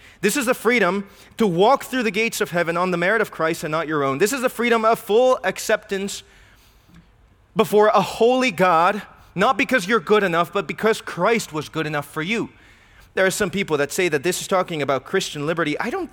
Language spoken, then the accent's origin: English; Mexico; I'm from Mexico